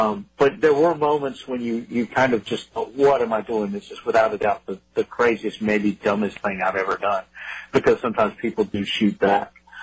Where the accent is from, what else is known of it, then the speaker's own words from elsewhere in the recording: Texas, United States; I grew up in West Texas, which is about as far from the ocean as you can get.